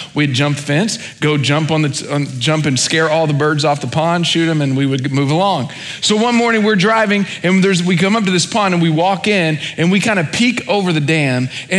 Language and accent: English; Oklahoma, United States; I grew up in Oklahoma, and we did a lot of hunting.